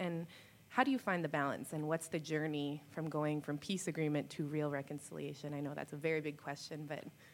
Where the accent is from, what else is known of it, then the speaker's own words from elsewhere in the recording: Quebec, Canada; And I'm from Quebec in particular, where the French-English divides are very prevalent, and there's history there.